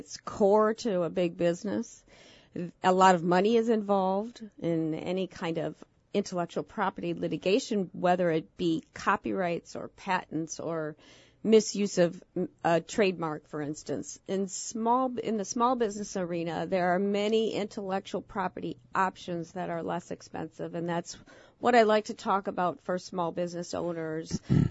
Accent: Appleton, Wisconsin, United States; I then moved back home to my home state of Wisconsin in Appleton

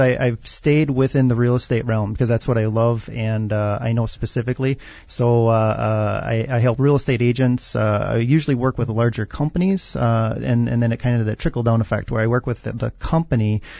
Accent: Appleton, Wisconsin, United States; Yeah, I'm originally from Appleton here and born and raised, and great community. I love this area.

